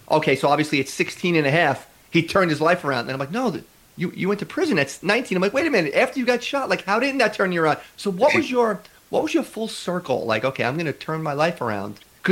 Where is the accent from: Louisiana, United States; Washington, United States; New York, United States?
New York, United States; I'm born and raised in New York.